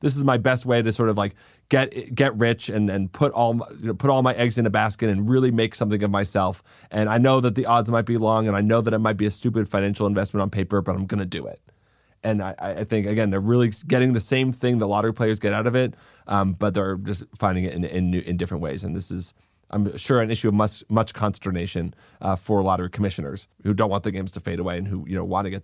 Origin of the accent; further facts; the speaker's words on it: Massachusetts, United States; some states, Massachusetts, my home state, until very recently, you'd only buy tickets in cash.